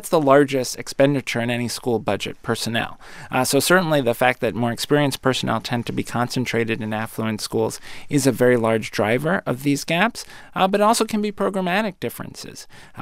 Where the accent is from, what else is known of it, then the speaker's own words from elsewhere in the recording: Brooklyn, New York, United States; I grew up in New York City, in Brooklyn. I went to PS 276 in Canarsie.